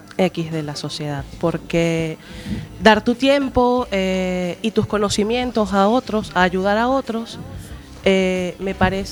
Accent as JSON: {"language": "Spanish", "country": "Venezuela", "said": "En mi país, en Venezuela, hice voluntariado"}